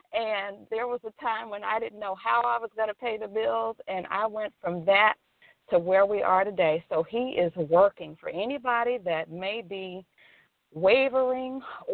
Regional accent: Texas, United States; When I came back to Texas, because I'm from Texas, I came back in 2017, I was facing a mountain of issues.

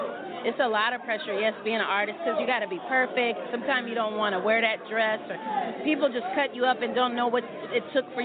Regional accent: New Orleans, Louisiana, United States; I'm from New Orleans, so everything is butter, sugar, salt.

